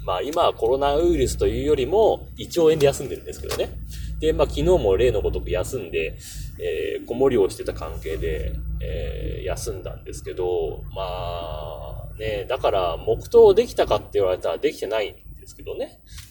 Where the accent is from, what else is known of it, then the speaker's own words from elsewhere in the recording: Kamaishi, Iwate, Japan; born there; その2011年にね、自分、釜石ってとこで生まれたんですけど